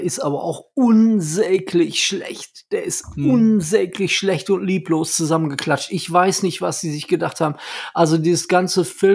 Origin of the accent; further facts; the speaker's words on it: North Rhine-Westphalia, Germany; Da wo ich herkomme aus dem Ruhrgebiet